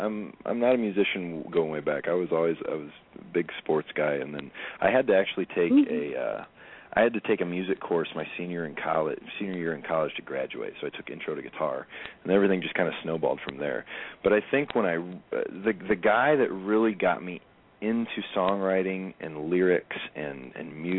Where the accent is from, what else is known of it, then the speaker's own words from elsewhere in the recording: Illinois, United States; We really identify with the Midwest. I'm from Central Illinois. I was born and raised here